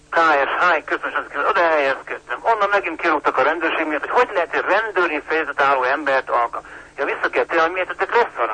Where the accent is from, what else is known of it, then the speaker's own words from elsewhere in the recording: Miskolc, Borsod-Abaúj-Zemplén, Hungary; born there; haza kellett jönni, mert én miskolci születésű vagyok, igen.